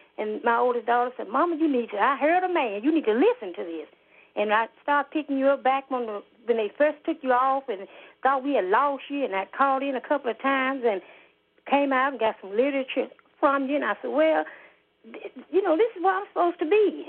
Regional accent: Pine Bluff, Arkansas, United States; I've called before. I'm from Pine Bluff.

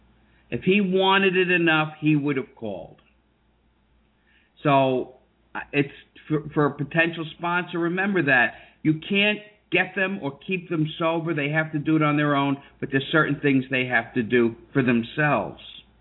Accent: New York, United States; I'm from New York, had been up in the Trade Towers

